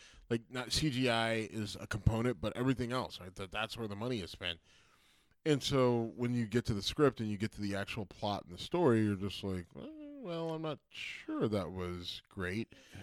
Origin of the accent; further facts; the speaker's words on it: Youngstown, Ohio, United States; I'm from Youngstown, Ohio. There's a large contingent of Notre Dame fans in Youngstown, Ohio.